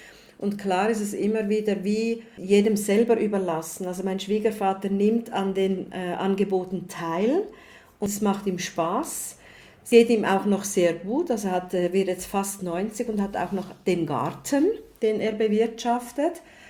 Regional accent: Switzerland; Und ich bin ja in der Schweiz aufgewachsen.

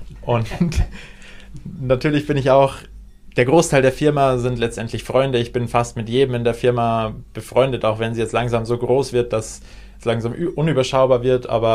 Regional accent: Bavaria, Germany; now in Switzerland; ich komme aus Bayern

